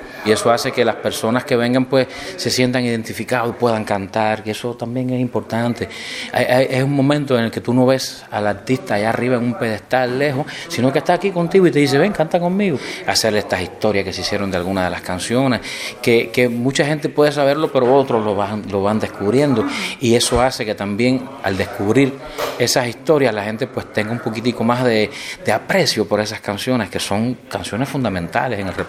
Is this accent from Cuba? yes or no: yes; Santiago de Cuba, Cuba; Yo soy también montañés, de las Lomas del Segundo Frente.